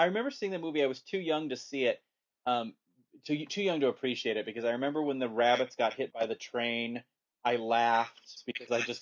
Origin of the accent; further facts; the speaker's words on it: Helena, Montana, United States; some chick from my hometown of Helena, Montana, she was in it